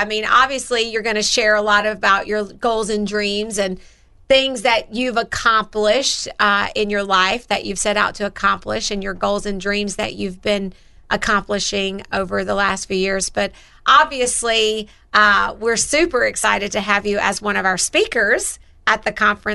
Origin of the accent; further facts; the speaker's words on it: Mobile, Alabama, United States; I'm from Mobile, Alabama, so okay. I'm from down there.